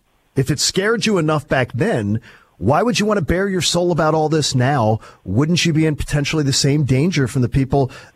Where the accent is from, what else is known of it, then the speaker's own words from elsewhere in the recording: Pennsylvania, United States; Growing up in Delaware County, Pennsylvania, gambling was prevalent.